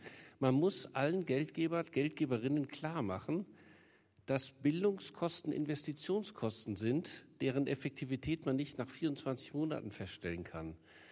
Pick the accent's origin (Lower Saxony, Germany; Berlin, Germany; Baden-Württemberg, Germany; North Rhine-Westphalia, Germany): Lower Saxony, Germany; Lüneburg; Ich komme aus Lüneburg